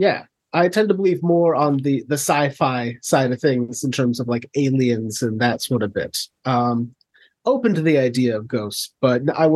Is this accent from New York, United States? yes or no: no; Illinois, United States; I'm from Illinois originally.